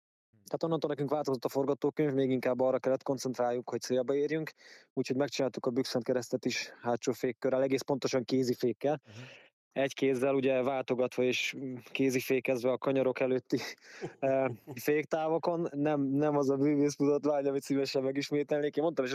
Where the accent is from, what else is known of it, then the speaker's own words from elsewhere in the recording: Eger, Heves, Hungary; Hogy erről a környékről származunk, mert nekem az első élmények azok az egri legendás, nekem számomra legendás rajtszeremóniák.